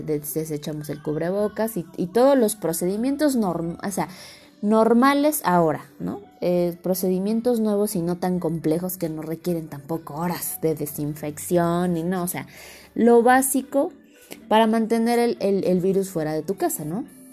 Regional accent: Mexico; reflexionemos con este pedo que tenemos como mexicanos

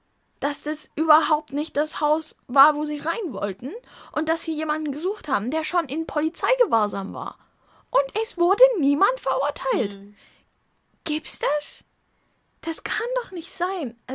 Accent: Germany; born there; ich bin alles andere als deutsch. Ich bin aber in Deutschland geboren und man sieht es mir nicht

